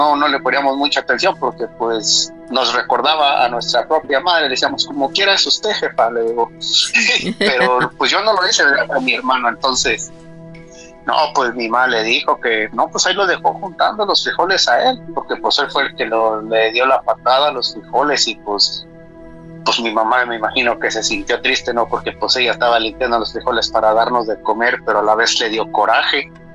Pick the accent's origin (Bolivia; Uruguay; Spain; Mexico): Mexico; Guanajuato; now in United States; Y no, de Guanajuato.